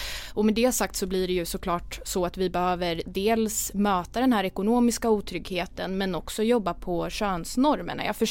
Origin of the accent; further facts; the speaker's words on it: Madrid, Community of Madrid, Spain; moved away as an adult; now in Sweden; Men jag är född och uppvuxen i Madrid, spanjorska. Flyttade till Sverige för att plugga och då flyttade jag till Lund